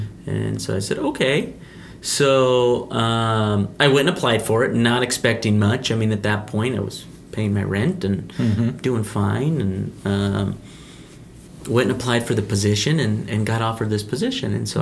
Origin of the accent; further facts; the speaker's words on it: Scottsbluff, Nebraska, United States; I am from Scottsbluff, Nebraska. My parents are actually born and raised in León, Guanajuato, Mexico. But I was born in Scotts Bluff. I am the youngest, so I am the baby of three.